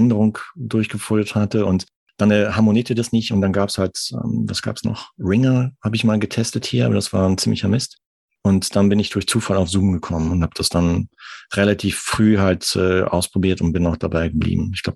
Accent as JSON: {"language": "German", "town": "Arnsberg", "region": "North Rhine-Westphalia", "country": "Germany", "said": "Okay, ja, ich komme aus Arnsberg."}